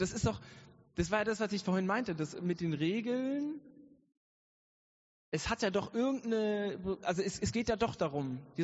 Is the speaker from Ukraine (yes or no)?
no; Brandenburg, Germany; ich komme aus Brandenburg.